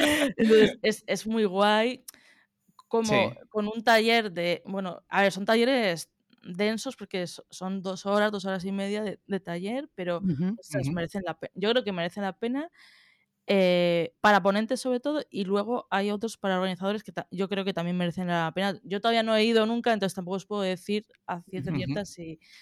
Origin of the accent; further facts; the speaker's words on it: Spain; porque yo creo que soy la única española, ¿sabes?